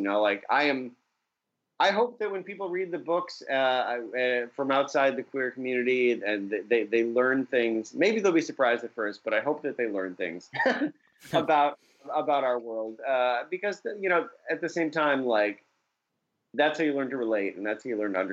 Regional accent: Syracuse, New York, United States; I mean, look, I'm from Syracuse.

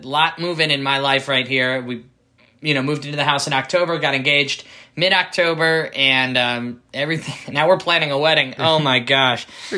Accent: Las Vegas, Nevada, United States; You don't see a lot of people who are born and raised in Las Vegas because the city 25, 30, 40 years ago was a whole lot smaller than it is today.

